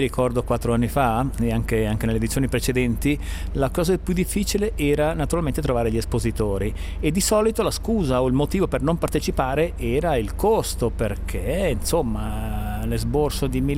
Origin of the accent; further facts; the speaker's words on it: Poschiavo, Graubünden, Switzerland; perché tutti voi sapete come noi poschiavini difendiamo la nostra italianità e il nostro dialetto poschiavino